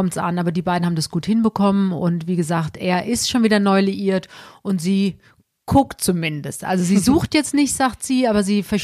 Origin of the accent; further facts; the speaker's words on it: Alsbach-Hähnlein, Hesse, Germany; eigentlich komme ich aus Alsbach-Hähnlein, das ist eine ganz kleine Ortschaft an der Bergstraße, das sind so ungefähr 9 Kilometer entfernt von Heppenheim